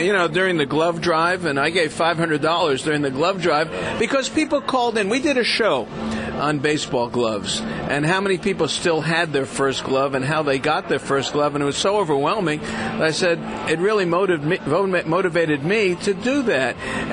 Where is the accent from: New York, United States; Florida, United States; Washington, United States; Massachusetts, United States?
Florida, United States; growing up in South Florida, for me, they were lined. We didn't have grass ever. It was just a dirt field.